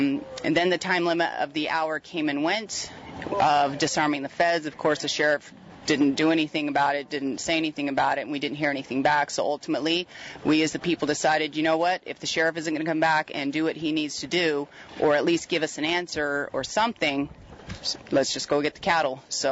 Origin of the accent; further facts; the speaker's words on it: Las Vegas, Nevada, United States; I'm from Vegas